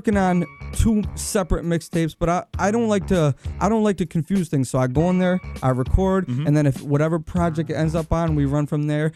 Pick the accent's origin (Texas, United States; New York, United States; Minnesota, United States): New York, United States; Utica; also born or lived in Buffalo, United States; I'm from Utica, New York, man. I'm originally from near Buffalo. I moved out here at a young age, so I say I'm from Utica now.